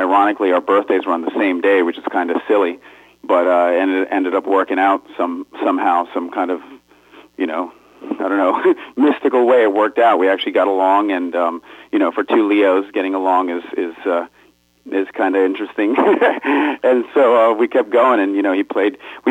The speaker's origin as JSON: {"language": "English", "town": "Fort Lauderdale", "region": "Florida", "country": "United States", "tie": "born or raised there", "said": "A place called Fort Lauderdale. It's just a little bit north of Miami."}